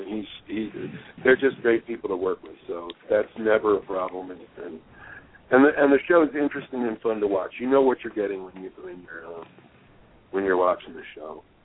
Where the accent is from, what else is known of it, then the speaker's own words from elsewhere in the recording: Maryland, United States; I did a show with the Rec Center back when I was a young kid and growing up in Tunnel Park, Maryland.